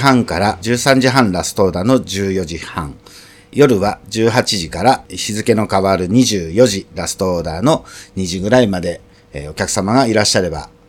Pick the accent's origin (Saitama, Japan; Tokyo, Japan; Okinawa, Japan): Tokyo, Japan; Tanashi; also born or lived in Kanazawa; 小学校5年生の時に田無小学校に転校してきまして、うん、それから青春時代はずっと田無保谷のエリアで過ごしておりまして、今は住んでるのは東村山になります。